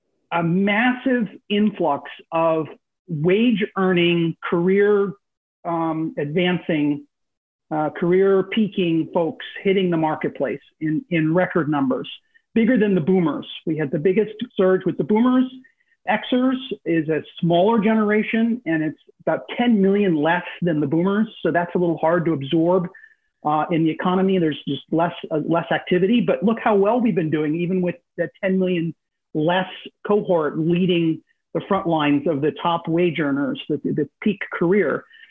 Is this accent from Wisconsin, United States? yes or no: no; New York City, New York, United States; Some of you may recall that I am originally from the New York City metropolitan area.